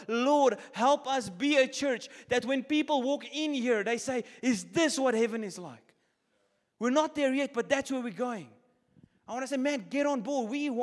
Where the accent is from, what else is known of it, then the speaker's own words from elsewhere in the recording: Bloemfontein, Free State, South Africa; Like Aaron said, we're from Bloemfontein. I used to lead our evening congregation in Bloemfontein.